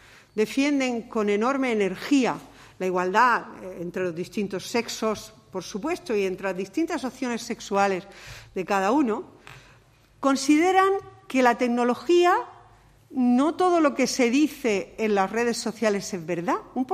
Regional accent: Cartagena, Region of Murcia, Spain; now in Murcia, Spain; soy la presidenta de UNICEF, Comité Autonómico de Murcia, y soy de Cartagena, vivo en Murcia, pero soy de Cartagena

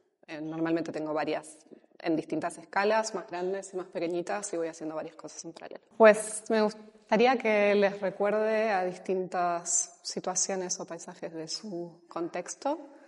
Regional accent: Argentina; now in Spain; Yo soy de Argentina. Siempre tuve mucha relación con el campo y con la naturaleza. Mi familia vive en la periferia de Buenos Aires. Pero desde hace ya casi 10 años vivo. Primero empecé viniendo puntualmente y ahora ya vivo oficialmente hace como unos 8 años aquí en el Valle de Ricote.

